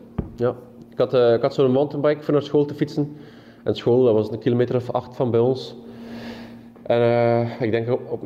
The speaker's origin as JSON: {"language": "Dutch", "country": "Belgium", "said": "Maar dat gaat natuurlijk niet als Belg"}